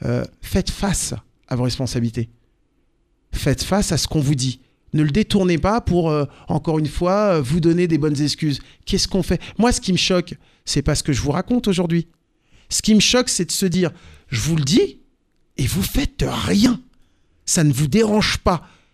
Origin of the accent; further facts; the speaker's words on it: France; Parce que je venais de France.